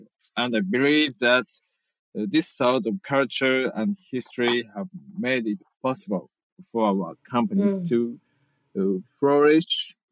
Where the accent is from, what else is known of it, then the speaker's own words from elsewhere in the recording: Ichikikushikino, Kagoshima, Japan; Yeah, I'm from Ichikusuki no city, Kagoshima, in Japan.